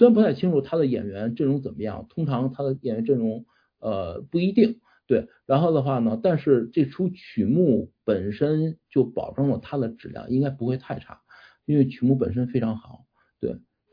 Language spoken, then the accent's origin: Chinese; Beijing, China; moved away as an adult; now in United States; 在北京上学，我是属于那种土生土长的北京人，对，然后家里面就是知识分子家。